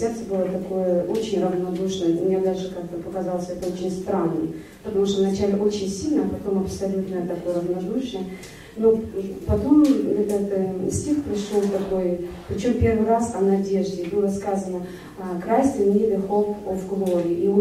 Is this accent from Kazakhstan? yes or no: yes; Kazakhstan; now in Vancouver, Canada; Я родом из Казахстана, а живу в Ванкувере.